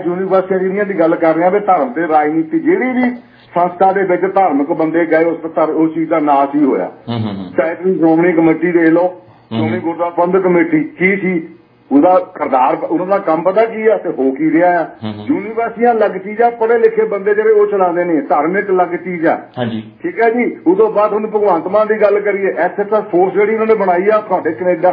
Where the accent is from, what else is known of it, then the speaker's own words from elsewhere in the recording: Padhiana, Punjab, India; ਮੈਂ ਆਪਣੇ ਪਿੰਡ ਦੀ ਗੱਲ ਕਰ ਰਿਹਾ, ਪਧਿਆਣਾ ਪਿੰਡ ਆ ਮੇਰਾ।